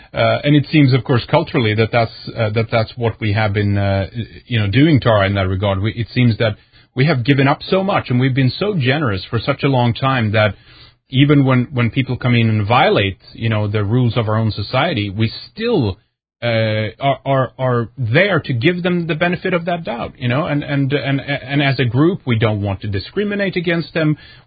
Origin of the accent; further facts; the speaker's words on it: Sweden; when I was young growing up in Sweden